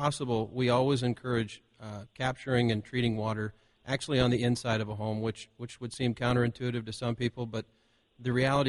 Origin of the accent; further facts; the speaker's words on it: Roseburg, Oregon, United States; I'm a third-generation excavation and utility contractor in Oregon. I was born and raised in Roseburg, and my family's been in the excavation business in southern Oregon since the 1940s.